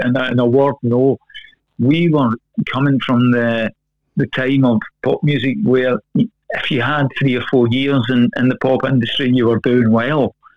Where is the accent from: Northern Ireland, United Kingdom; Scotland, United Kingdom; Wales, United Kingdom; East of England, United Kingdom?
Scotland, United Kingdom; Glasgow; And the fact that we came from Glasgow, that really bolted on and gave us a real springboard out of there, because Glasgow was an up-and-coming city.